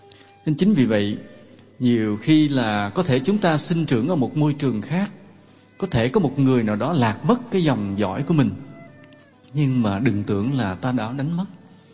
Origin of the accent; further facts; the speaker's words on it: Southern Vietnam, Vietnam; như chúng tôi là sinh trưởng trong miền Nam, thì sống theo cái phong tục tập quán sinh hoạt của người miền Nam